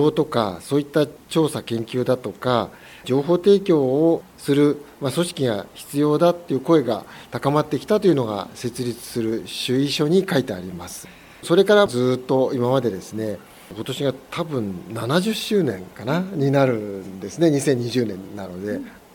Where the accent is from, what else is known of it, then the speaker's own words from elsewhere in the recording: Fujisawa, Kanagawa, Japan; ずっと生まれて育ってきて、で市役所にずっと仕事してて、藤沢もう藤沢オンリーのようなものなので藤沢本当にいいところだっていうのはもう一般的に言